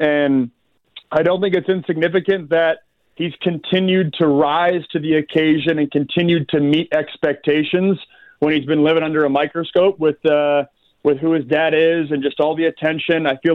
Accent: Seattle, Washington, United States; You know, I'm from the Seattle area. They're Seahawks fans.

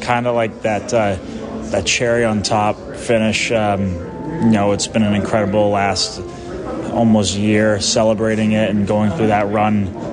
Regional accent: United States; I definitely take great pride in being American and being from the United States

